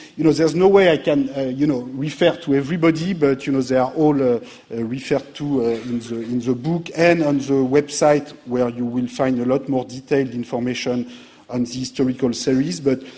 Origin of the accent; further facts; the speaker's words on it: France; accent: French; English is a second language; these 2 years that I spent at LSE as a student were not enough to change my French accent